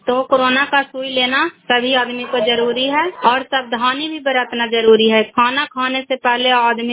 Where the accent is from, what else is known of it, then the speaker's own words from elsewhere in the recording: Bihar, India; मैं cry block से belong करती हूँ, नालंदा जिला से रहने वाली हूँ।